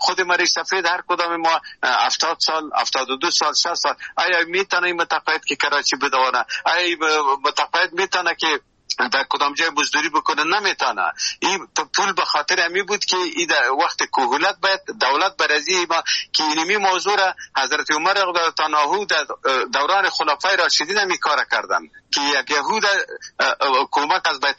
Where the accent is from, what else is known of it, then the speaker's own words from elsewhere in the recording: Jalalabad, Nangarhar, Afghanistan; فعلا از جلال آباد هستم